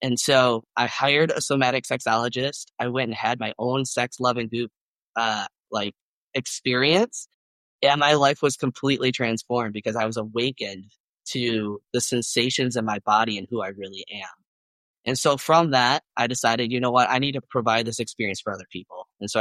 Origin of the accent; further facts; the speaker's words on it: Midwest, United States; now in Boulder, United States; No, I'm originally from the Midwest of the United States, but I live in Boulder, Colorado.